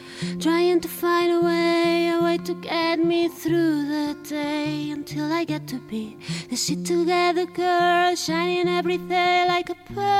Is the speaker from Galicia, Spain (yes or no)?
yes; A Coruña, Galicia, Spain; now in Berlin, Germany; Sí, de Coruña.